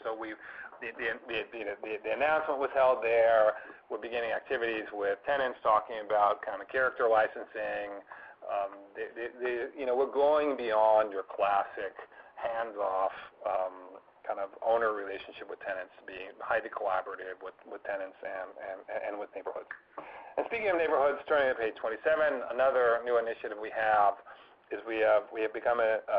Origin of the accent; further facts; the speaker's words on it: United States; I'm American, you can probably tell from my accent